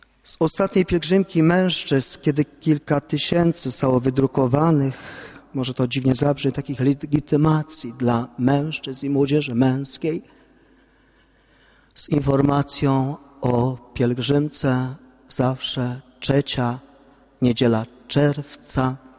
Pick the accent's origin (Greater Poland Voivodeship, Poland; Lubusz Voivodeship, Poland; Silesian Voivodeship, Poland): Greater Poland Voivodeship, Poland; Ołobok; które od ponad 800 lat zagościły w Ołoboku pod Kaliszem